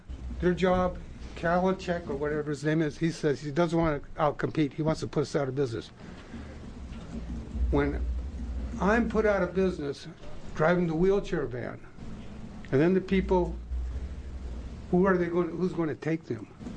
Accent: Portland, Oregon, United States; I'm from Portland, Oregon.

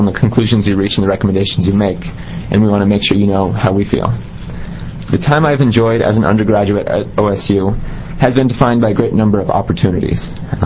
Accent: Pendleton, Oregon, United States; Definitely different than my experience in Corvallis or my hometown of Pendleton.

